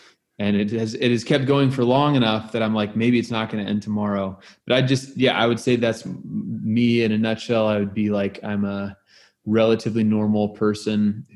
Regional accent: Oklahoma, United States; and I'm from Oklahoma, and I have ended up being a musician.

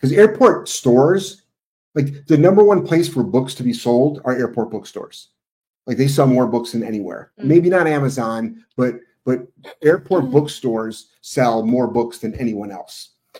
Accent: Ohio, United States; I mean, I grew up with a dog. You know what, though? We're from Ohio. We have access to the Amish farms.

